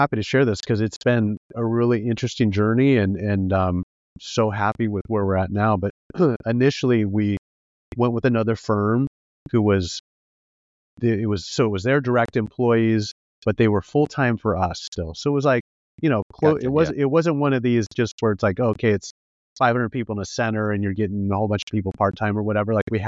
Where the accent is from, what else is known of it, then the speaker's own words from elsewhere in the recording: Iowa, United States; I grew up in Iowa. And in Iowa, it's like everybody took the bus to school.